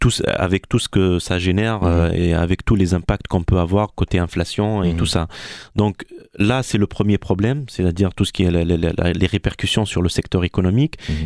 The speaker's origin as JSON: {"language": "French", "town": "Tunis", "region": "Tunis Governorate", "country": "Tunisia", "tie": "born or raised there", "said": "moi comme Tunisien, jeune Tunisien, je vivais dans un quartier parce que j'ai grandi à Tunis"}